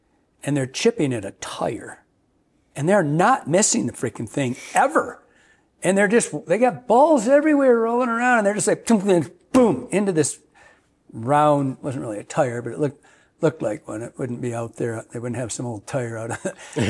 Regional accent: Michigan, United States; I probably, because I was from Michigan, that's probably why I'm sentimental to the 8.5-5.

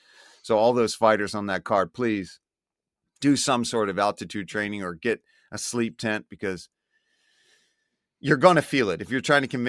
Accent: Philadelphia, Pennsylvania, United States; I'm wearing the Philadelphia Eagles hat. I'm obviously from Philly, and I've known Sean since he was a teenager

